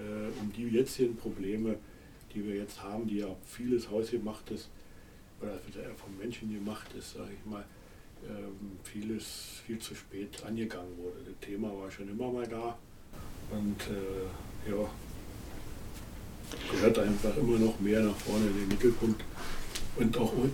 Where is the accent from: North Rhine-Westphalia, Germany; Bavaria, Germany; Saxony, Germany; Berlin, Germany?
Berlin, Germany; Also ich komme aus Deutschland, wie man von der Aussprache unschwer hört. Aus Berlin, gebürtiger Berliner.